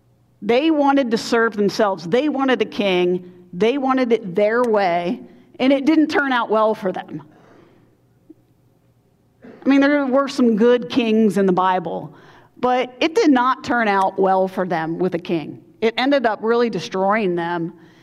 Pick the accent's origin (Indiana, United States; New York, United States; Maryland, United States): Maryland, United States; also born or lived in New England; Now, I grew up in Maryland, so I wasn't south or north. I was kind of like in the middle. So I grew up not too far from Baltimore.